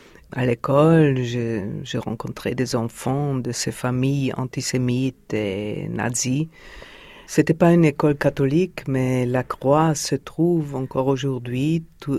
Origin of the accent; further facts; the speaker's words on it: Vienna, Austria; Bon, je suis née à Vienne dans les années 50. Je dois dire que c'était pas très marrant de grandir dans cette ville d'après-guerre.